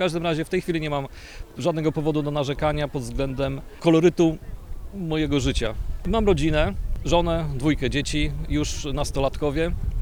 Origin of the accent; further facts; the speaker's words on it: Gdańsk, Pomeranian Voivodeship, Poland; pochodzę z Gdańska.